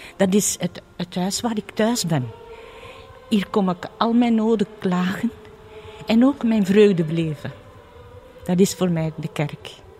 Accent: Dendermonde, East Flanders, Belgium; Ja, ik ben afkomstig uit Dendermonde.

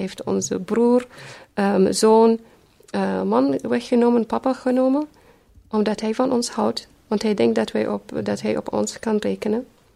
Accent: Iraq; moved away; In 1991 zijn wij uit Irak vertrokken. Het was mijn mama en vier meisjes.

